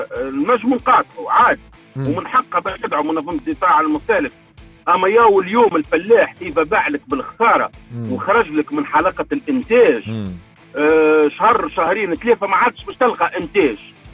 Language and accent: Arabic; Tunisia; ونحن كشعب تونسي 12 مليون نعيشه لمدة عام ولا 6 أشهر بالمقاطعة